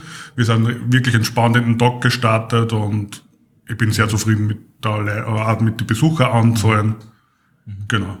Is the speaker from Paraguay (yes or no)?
no; Linz, Upper Austria, Austria; weil bei uns in Linz ein bisschen eine Terminkollision herrscht.